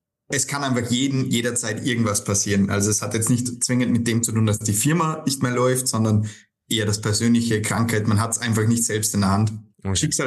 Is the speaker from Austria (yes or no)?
yes; Austria; komme aus Österreich